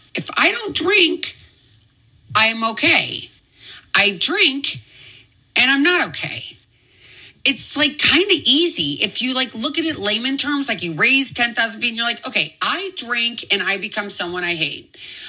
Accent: Midwest, United States; I know for me growing up in the Midwest, growing up, we had to know what we were going to do in case of a tornado.

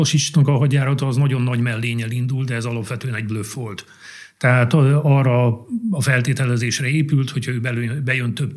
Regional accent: Székesfehérvár, Fejér, Hungary; hát székesfehérvári vagyok

